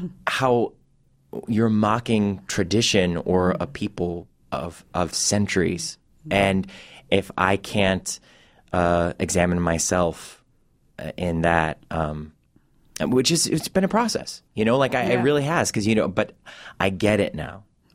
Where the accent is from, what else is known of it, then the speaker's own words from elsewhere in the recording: Cleveland, Ohio, United States; I come from Cleveland, Ohio.